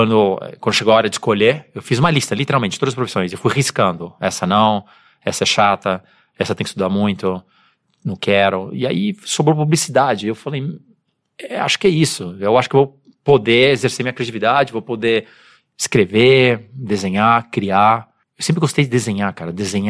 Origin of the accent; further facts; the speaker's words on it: São Paulo, Brazil; born there; Eu nasci em São Paulo, Moema.